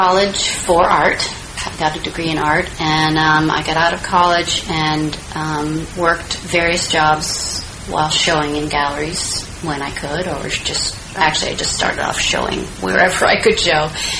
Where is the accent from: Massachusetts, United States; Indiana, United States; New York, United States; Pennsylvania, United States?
Massachusetts, United States; I'm from Massachusetts.